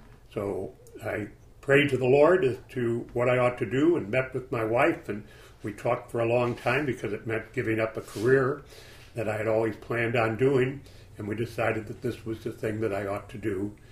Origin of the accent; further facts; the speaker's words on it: Chicago, Illinois, United States; I'm a Chicagoan by birth and by life. I've never left this area.